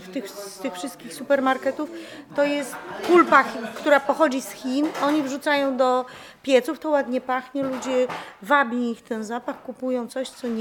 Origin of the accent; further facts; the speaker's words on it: Jelenia Góra, Lower Silesian Voivodeship, Poland; bo my jesteśmy z południa, z Jeleniej Góry, pod Karpaczem mieszkamy